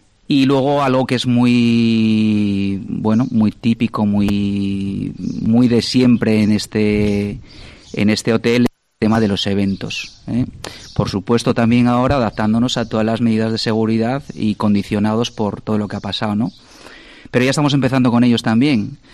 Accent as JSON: {"language": "Spanish", "region": "Asturias", "country": "Spain", "said": "no llevo mucho tiempo aquí, yo soy asturiano"}